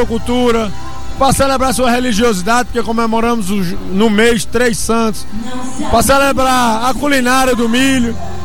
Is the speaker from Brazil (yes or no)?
yes; Campina Grande, Paraíba, Brazil; Olha, eu sou da Paraíba. Eu sou de Campina Grande, a terra que realiza o maior São João do mundo.